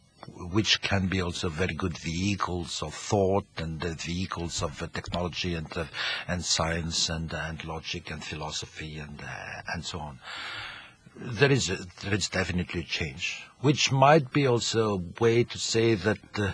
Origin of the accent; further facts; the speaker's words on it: France; English is a second language; I mean, my mother tongue, I'm French, but my mother tongue is not French.